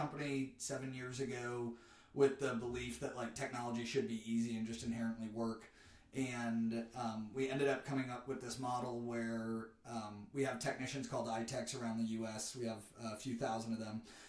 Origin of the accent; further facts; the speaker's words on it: Detroit, Michigan, United States; born there; also born or lived in seven states; So, I was born in Detroit, and then...